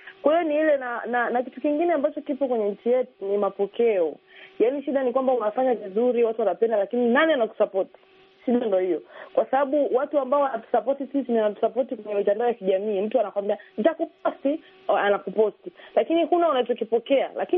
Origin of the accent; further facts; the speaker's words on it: Babati, Manyara, Tanzania; mimi nimekuwa Babati, nimezaliwa huko, nimekaa na Wairaki, nawafahamu Wairaki. Hata watu wengine wanajua mimi ni Mwiraki.